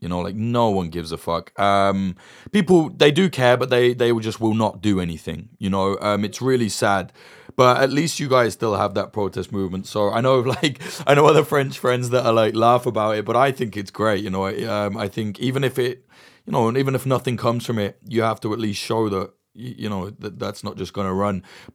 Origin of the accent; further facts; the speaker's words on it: United Kingdom; I hate to say it as a Brit